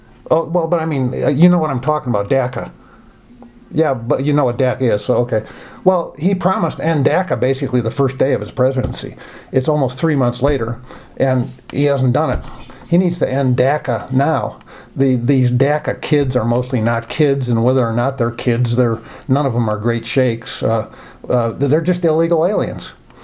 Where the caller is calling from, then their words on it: Montana, United States; I'm calling from Montana